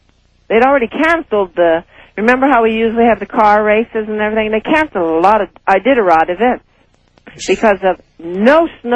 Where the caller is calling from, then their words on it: Anchorage, Alaska, United States; Hi, I'm calling from Alaska.